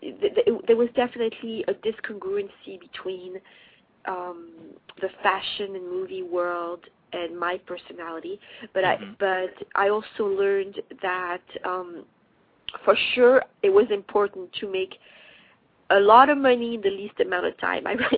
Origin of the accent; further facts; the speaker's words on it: Paris, Île-de-France, France; English is a second language; I mean, I grew up in Paris where my parents were pretty pretty high profile social people.